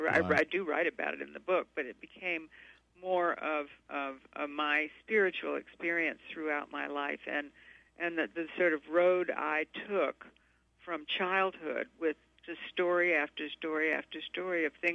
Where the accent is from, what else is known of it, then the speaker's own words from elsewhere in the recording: Savannah, Georgia, United States; accent: Southern; also born or lived in Louisiana; I suddenly get my Southern accent back. I'm from Savannah, Georgia. But we did, you know, my father was in the Army. We did live in Louisiana for a while